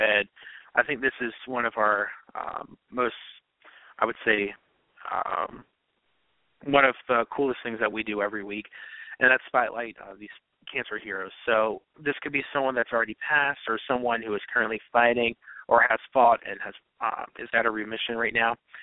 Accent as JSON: {"language": "English", "region": "Maryland", "country": "United States", "tie": "born or raised there", "said": "So we're having a lawnmower race back in my hometown in Howard County, Maryland, which is halfway between Baltimore and D.C."}